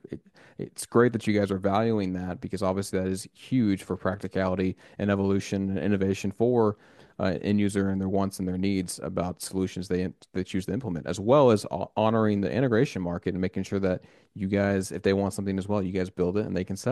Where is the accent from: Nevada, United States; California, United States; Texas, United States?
Texas, United States; accent: Southern; I'm from Texas, so I've got a Southern, not as bad as you would think down here. We have a lot thicker redneck accents down here in the South, man.